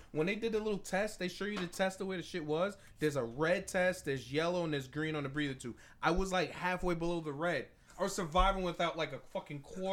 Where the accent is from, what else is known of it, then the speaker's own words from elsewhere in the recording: Bronx, New York, United States; I'm from the South Bronx.